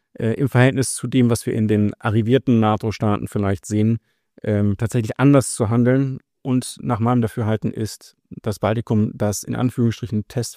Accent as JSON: {"language": "German", "town": "Hanover", "region": "Lower Saxony", "country": "Germany", "said": "Ich bin Hannoveraner von Hause aus."}